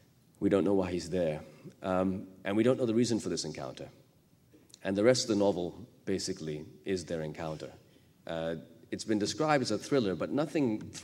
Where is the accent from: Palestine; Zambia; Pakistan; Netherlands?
Pakistan; also born or lived in California, United States; I'm from Pakistan. I grew up in Pakistan, but I spent about half of my life before September 11th in the United States. I came to California in 1974 when I was three. My father was doing his PhD there. My family moved over.